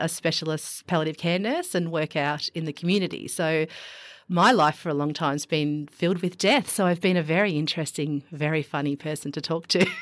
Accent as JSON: {"language": "English", "region": "Victoria", "country": "Australia", "tie": "born or raised there", "said": "But I grew up sort of in Victoria."}